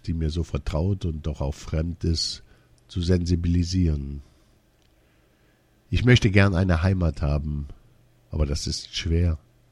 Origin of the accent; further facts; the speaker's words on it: Lebanon; Auch als Libanese bin ich verurteilt zum Anderssein.